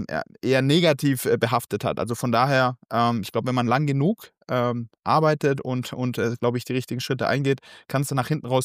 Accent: Iran; now in Germany; ich habe meine Wurzeln im Iran. Wir sind aus dem Iran geflüchtet, auch klassisch als Flüchtlinge mit auch allem, was dazugehört, Asyl beantragt in Deutschland und so weiter.

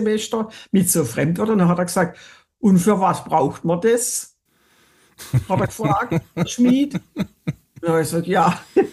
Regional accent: Baden-Württemberg, Germany; Also ich bin ja Badenerin, wie man hört. Nicht Schwäbin, sondern Badenerin.

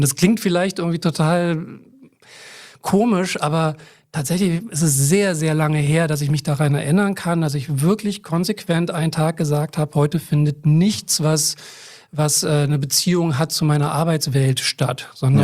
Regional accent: Berlin, Germany; born there; Yes, zwei gebürtige Berliner in einem Raum.

